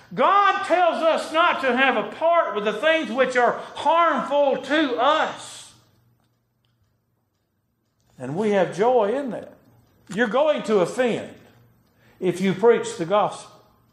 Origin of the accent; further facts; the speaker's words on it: Leeds, Alabama, United States; also born or lived in Birmingham, Alabama; Fifth grade, we moved from Birmingham, Alabama, from an apartment to a farm in Leeds on the top of a mountain, 240 acres full of horses.